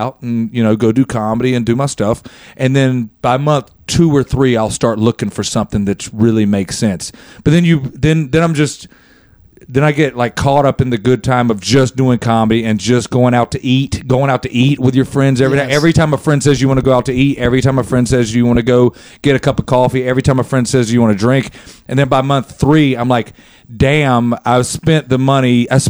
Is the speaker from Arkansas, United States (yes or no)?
yes; Mechanicsville, Arkansas, United States; I'm from Mechanicsville, Arkansas.